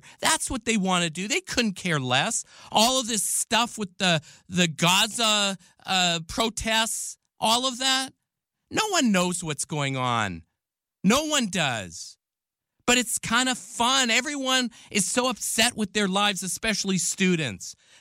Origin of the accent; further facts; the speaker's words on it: Canada; I'm just some Canadian kid who's just trying to learn about the world